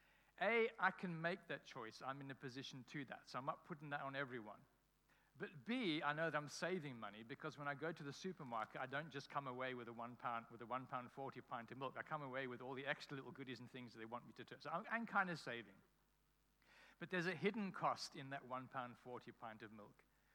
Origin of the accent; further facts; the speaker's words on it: Cape Town, Western Cape, South Africa; When I grew up in Cape Town, we had these little blue tokens that you used to get from the shop